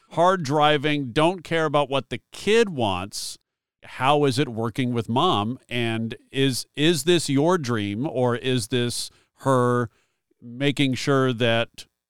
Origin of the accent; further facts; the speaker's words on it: Covina, California, United States; See, I grew up in Covina, so it was already a trek just to get to Hollywood.